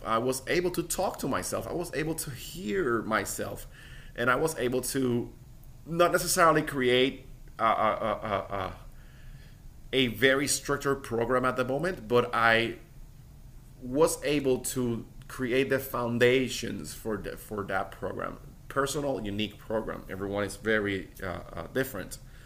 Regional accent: Puerto Rico; now in Austin, United States; But when I moved from Puerto Rico, where I'm from, to Austin, Texas

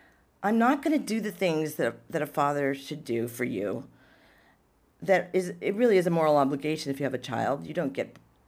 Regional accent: Seattle, Washington, United States; now in New York, United States; But like New York has all these unique rituals that are so different than what I grew up with in Seattle.

